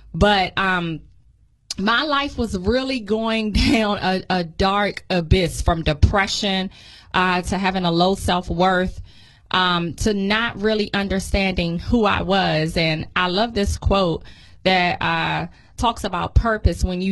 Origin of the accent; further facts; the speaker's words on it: Washington, District of Columbia, United States; I grew up in Washington, D.C. I'm a product of the D.C. public school system.